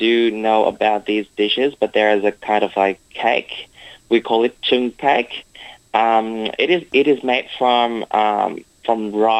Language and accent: English; Vietnam; now in Australia; I'm from Vietnam. I'm currently a fourth year student at the University of Wollongong